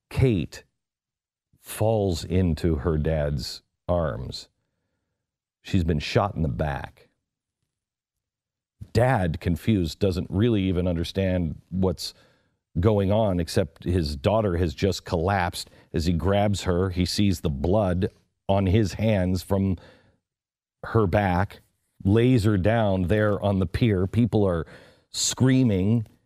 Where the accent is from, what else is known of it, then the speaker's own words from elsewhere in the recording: Seattle, Washington, United States; I grew up in Seattle, Washington, and San Francisco is very much feels feels like home in so many ways.